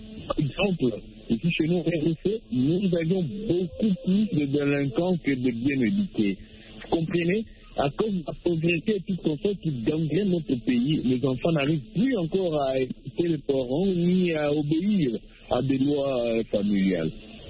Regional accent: DR Congo; Par exemple, chez nous, en RDC

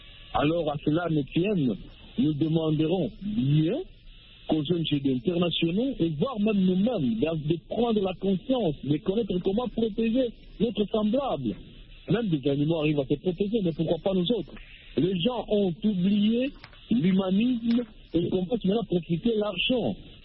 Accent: DR Congo; Et quand vous regardez, c'est du génocide chez nous en RDC.

